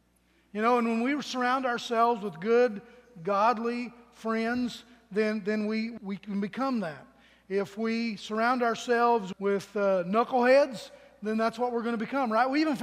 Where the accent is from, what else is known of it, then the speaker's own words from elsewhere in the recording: Virginia, United States; Back when I was just a young kid growing up in Virginia, when I was 10, 11, 12 years old, there was a family in our community that kind of befriended me.